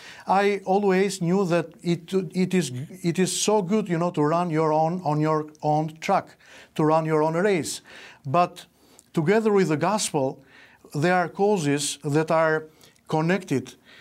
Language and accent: English; Albania; English is a second language; We are coming from Albania, thousands of miles far, but it is very dear.